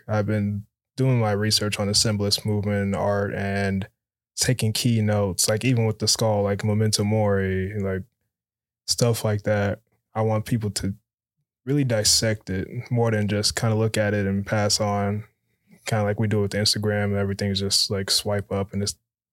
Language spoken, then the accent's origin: English; Westgate, Florida, United States; because especially where I grew up out in Westgate, I've seen the good, the bad, and the ugly.